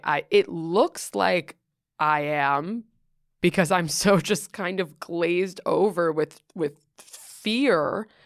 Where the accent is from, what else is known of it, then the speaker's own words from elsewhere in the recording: New York City, New York, United States; I grew up in Greenwich Village and I grew up doing theater.